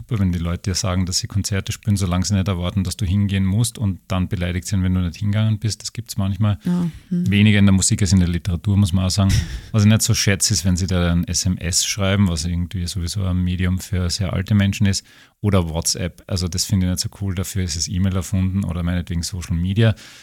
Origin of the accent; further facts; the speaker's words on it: Graz, Styria, Austria; ich komme aus Graz, süß.